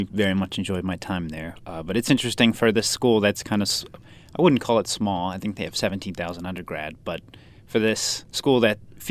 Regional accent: Pennsylvania, United States; I'm not native of Nassau or even New York. I grew up outside of Pittsburgh.

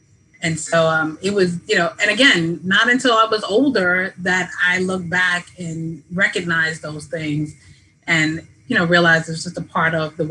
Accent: New York City, New York, United States; I grew up in East Elmhurst, Queens.

